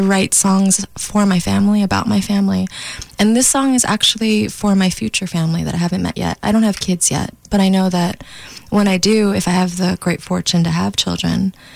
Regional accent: New York City, New York, United States; I grew up in Lower Manhattan. I grew up a block away from the World Trade Center.

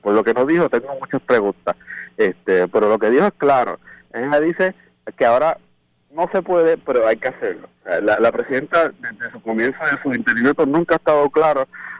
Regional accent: Bayamón, Puerto Rico; yo soy de Bayamón.

